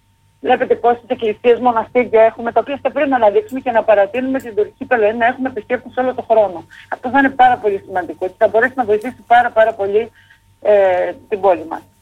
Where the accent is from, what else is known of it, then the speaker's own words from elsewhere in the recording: Heraklion, Crete, Greece; Δεν θέλω η πόλη μου να είναι κάτι ξεχωριστό. Να είναι ένα προορισμό από αυτό που σα είπα προηγουμένω, που και οι ντόπιοι αλλά και οι τουρίστε θα λένε πάμε στο Ηράκλειο